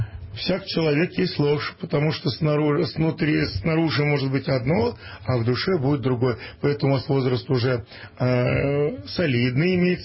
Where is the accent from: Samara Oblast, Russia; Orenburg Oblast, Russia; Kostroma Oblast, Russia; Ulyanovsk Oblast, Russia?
Orenburg Oblast, Russia; Это твое. Твое родное Оренбуржье. Твоя родная земля, откуда ты родом. И поэтому тянет и тянет всегда туда.